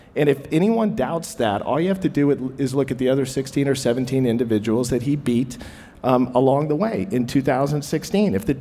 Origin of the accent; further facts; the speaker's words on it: Midwest, United States; You know, I spent a lot of time in California. I spent a lot of time in New York. But I was raised in the Midwest